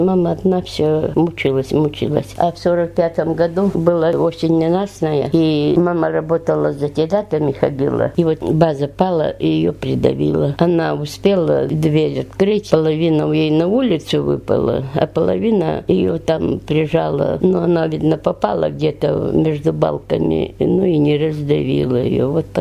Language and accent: Russian; Ushma, Russia; Родилась я в Ушиме. Там 70 лет прожила в Ушемском районе. На Большом острове.